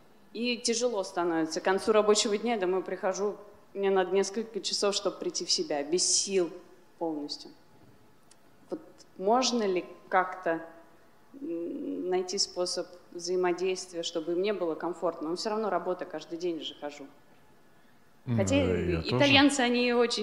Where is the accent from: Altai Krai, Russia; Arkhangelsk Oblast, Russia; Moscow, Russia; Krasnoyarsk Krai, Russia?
Moscow, Russia; now in Italy; Я москвичка, но уже несколько лет живу в Италии.